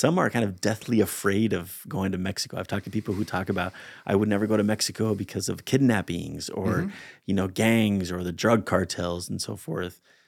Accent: Spain; sometimes I grew up in Spain

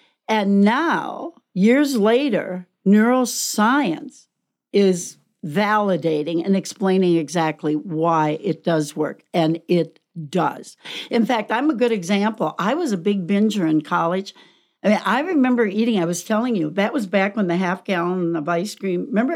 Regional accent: Wisconsin, United States; Yeah, I'm from Wisconsin. I went to the University of Wisconsin.

